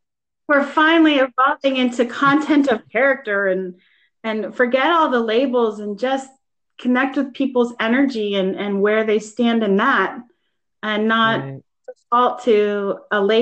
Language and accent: English; Fort Belvoir, Virginia, United States; born there; I was born in Fort Belvoir, Virginia, which is right where they were all living.